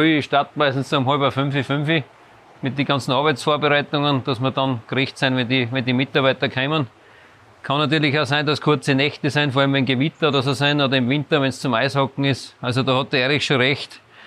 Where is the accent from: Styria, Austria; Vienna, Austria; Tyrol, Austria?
Styria, Austria; Rettenegg; Ich bin ein gebürtiger Rettenecker.